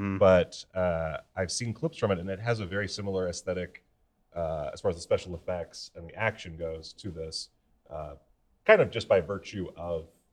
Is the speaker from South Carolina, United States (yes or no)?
yes; South Carolina, United States; I'm from South Carolina.